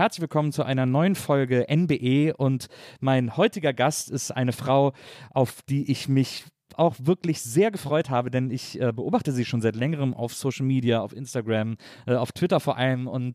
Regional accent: Wesseling, North Rhine-Westphalia, Germany; Ich bin ja in Wesseling aufgewachsen, muss ich ja dazu noch ehrlicherweise gestehen.

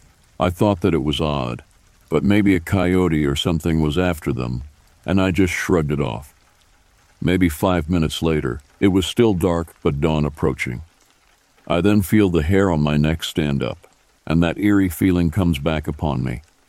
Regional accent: Oklahoma, United States; Born and raised in Oklahoma and have been my whole life. I grew up fishing, tracking, everything you could possibly want to do in the outdoors.

